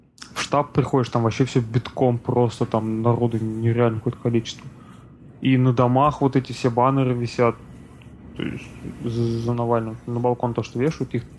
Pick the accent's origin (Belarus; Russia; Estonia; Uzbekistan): Russia; Zelenodolsk, Tatarstan; вот, я тут приехал там из Татарстана, все такое. Она говорит, о, как здорово. Там, а что, из какого города? Я говорю, вот, из Зеленодольска.